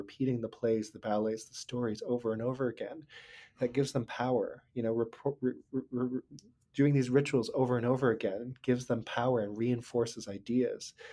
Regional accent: Hong Kong; So I grew up in Hong Kong, mm-hmm. which is a pretty homogeneously Chinese society.

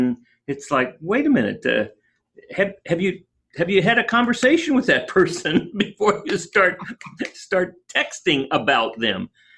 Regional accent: Texas, United States; I grew up in Texas. Remember, I went to TCU.

